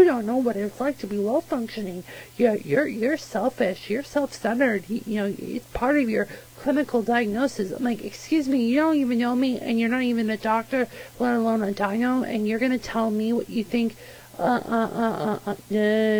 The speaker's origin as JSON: {"language": "English", "town": "Londonderry", "region": "New Hampshire", "country": "United States", "tie": "born or raised there", "said": "I grew up in Londonderry."}